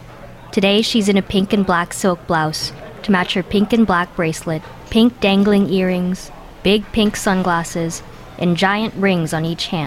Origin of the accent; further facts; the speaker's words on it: Los Angeles, California, United States; Of course. … from Los Angeles.